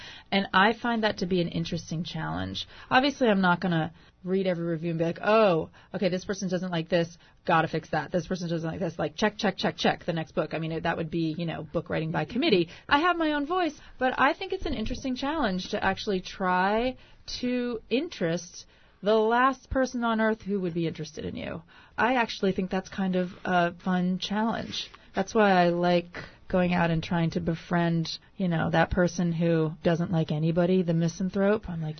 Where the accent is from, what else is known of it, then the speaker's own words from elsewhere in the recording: Maine, United States; you know, I come from Maine